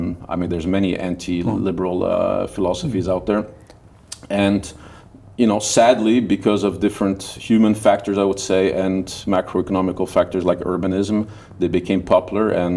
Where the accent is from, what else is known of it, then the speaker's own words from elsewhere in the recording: Sweden; I grew up in Sweden